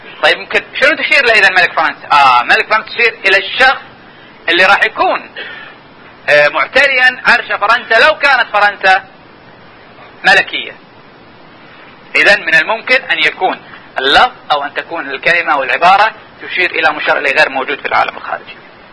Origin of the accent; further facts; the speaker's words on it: Kuwait; لكن احنا عندنا في الكويت هذول كلهم يشيرون الى الشيخ سعد العبد الله.